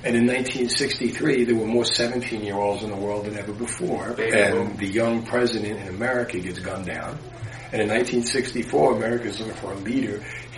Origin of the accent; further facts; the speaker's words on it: Union City, United States; I grew up in Union City with a lot of that.